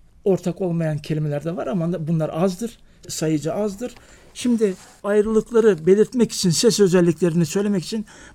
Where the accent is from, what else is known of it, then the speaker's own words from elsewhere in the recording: Thrace, Turkey; Türkiye'de ben Trakyalıyım